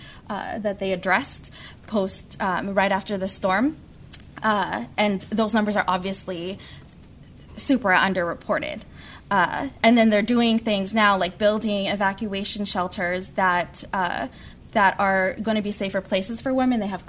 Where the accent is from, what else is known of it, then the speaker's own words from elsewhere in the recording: Queens, New York, United States; I'm also from Queens